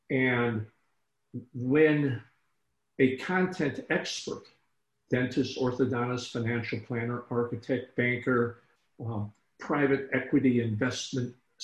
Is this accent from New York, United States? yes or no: no; Cicero, Illinois, United States; I grew up in Chicago, Illinois. Suburb of rather Cicero, Illinois, suburb of Chicago, big Polish Catholic Lithuania neighborhood.